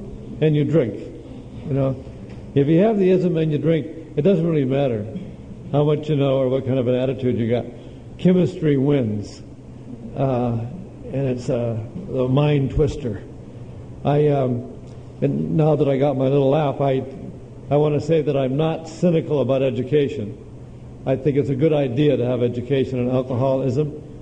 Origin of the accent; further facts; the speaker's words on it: Hawthorne, California, United States; I grew up in Hawthorne over here, near the LA airport